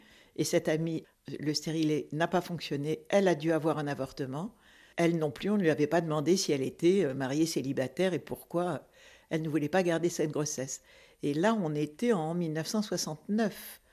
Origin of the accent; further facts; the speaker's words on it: Tunisia; born there; Alors moi, je suis née en Afrique du Nord, exactement en Tunisie, et j'y suis née il y a 76 ans. J'ai vécu les premières années de l'indépendance de la Tunisie.